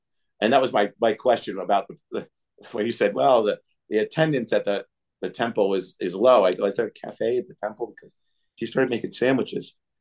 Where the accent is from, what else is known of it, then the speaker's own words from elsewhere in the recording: New York, United States; I'm a New Yorker. I grew up in a Jewish community, but I learned how to make it in Russia.